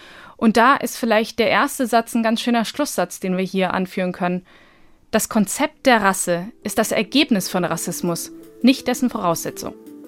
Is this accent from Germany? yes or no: no; Bosnia & Herzegovina; ich komme aus Bosnien